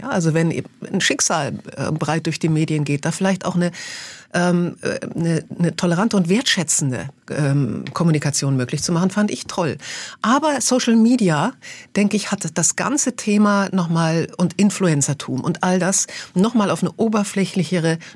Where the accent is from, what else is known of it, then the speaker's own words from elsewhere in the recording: Bavaria, Germany; ich als Kind in der Schule im evangelischen Unterricht war in Bayern.